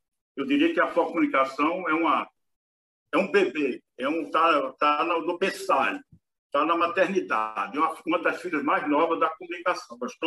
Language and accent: Portuguese; Paraíba, Brazil; born there; As notícias saindo do Recife para Passo, a cidade que eu nasci aqui na Paraíba, eram distantes para chegar.